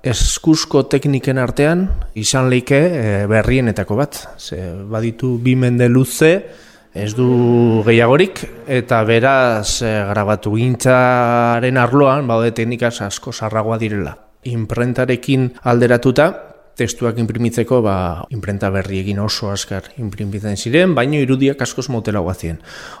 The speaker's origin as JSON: {"language": "Basque", "town": "Zaragoza", "region": "Aragon", "country": "Spain", "tie": "born there", "also_born_or_lived": "Gipuzkoa", "lives_now": "Estella, Spain", "said": "ni jaio nintzen Zaragozan, gero joan nintzen bizitzera Gipuzkura, eta azkenik, bueltatu naiz nire sustraietara, nolabait Lizarrara. Duela gutxi, duela sei urte."}